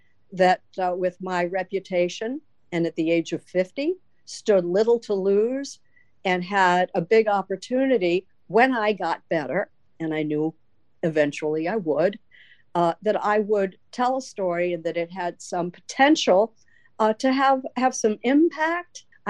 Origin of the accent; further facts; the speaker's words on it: Midwest, United States; I, being a Midwesterner, humbly agreed.